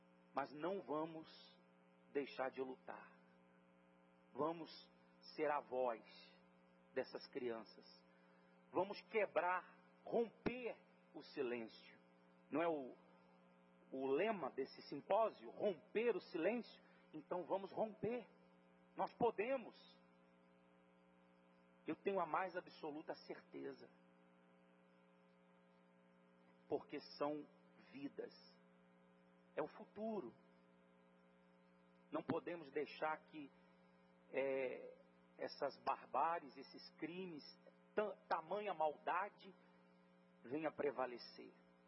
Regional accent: Minas Gerais, Brazil; Eu sou lá de Minas Gerais e lá eu já ouvia falar da cidade de Anápolis. E de 2010 para cá, me tornei cidadão em Goiás também.

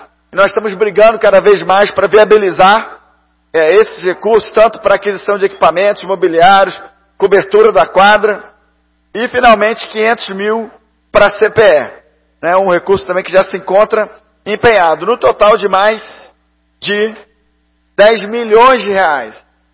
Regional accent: Rio de Janeiro, Brazil; also born or lived in Salvador; eu nasci em Salvador, na Bahia, fui criado no Rio de Janeiro, meu pai era oficial da Marinha de Guerra.

